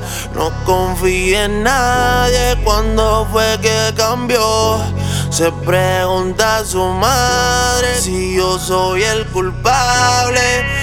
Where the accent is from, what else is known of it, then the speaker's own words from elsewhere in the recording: Santo Domingo Este, Santo Domingo, Dominican Republic; Yo amo mi barrio. Los muchachos, tú no sabes. Que nosotros somos de Alma Rosa.